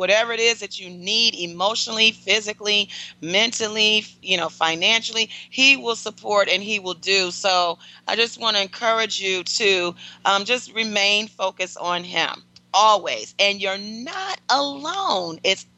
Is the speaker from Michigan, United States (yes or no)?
yes; Detroit, Michigan, United States; you know, she's, you know, from Detroit, Michigan, my hometown.